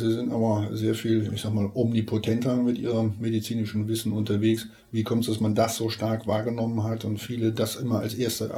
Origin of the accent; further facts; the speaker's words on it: Soest, North Rhine-Westphalia, Germany; Ich komme selber aus Soest.